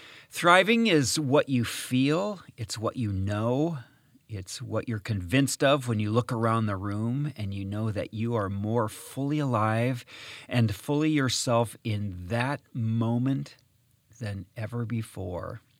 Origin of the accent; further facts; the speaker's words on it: Oak Harbor, Washington, United States; I grew up in the Pacific Northwest on Whidbey Island in Oak Harbor, Washington.